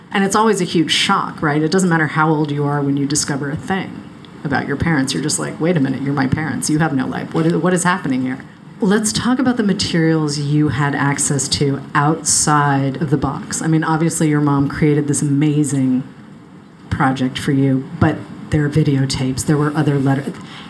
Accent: Boston, Massachusetts, United States; I mean, I'm a Bostonian living in exile by choice.

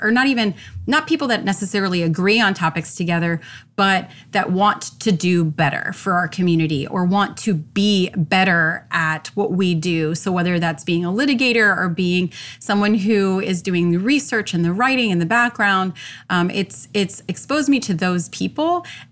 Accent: Orlando, Florida, United States; And yeah, I'm born and raised in Orlando.

